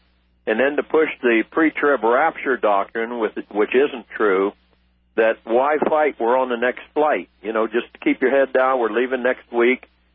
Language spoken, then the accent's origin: English; Arlington, Virginia, United States; also born or lived in Washington, D.C.; if you knew the churches I grew up in Arlington, Virginia, and Washington, D.C., during the 40s and 50s, these were activist churches.